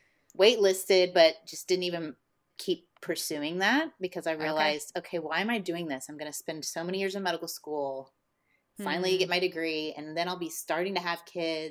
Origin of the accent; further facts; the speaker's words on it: Indiana, United States; Yeah, I grew up in Indiana on 5 acres of land and was homeschooled for a majority of that time.